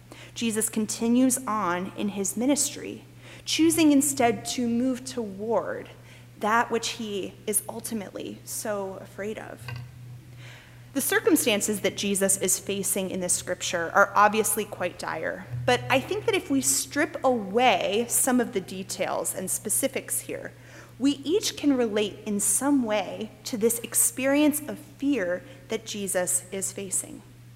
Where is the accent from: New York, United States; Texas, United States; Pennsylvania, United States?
Pennsylvania, United States; I wanted to make sure that I had easy, inexpensive transportation from where I grew up in Pennsylvania to wherever I was going to go to college.